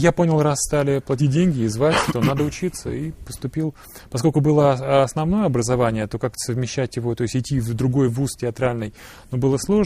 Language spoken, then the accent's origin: Russian; Moscow, Russia; born there; Родился в Москве.